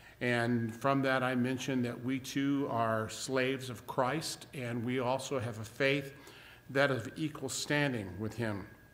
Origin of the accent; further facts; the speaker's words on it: Kalamazoo, Michigan, United States; I come from Kalamazoo, so on northeast side of the city, so about 35 miles from here. That's where I came from.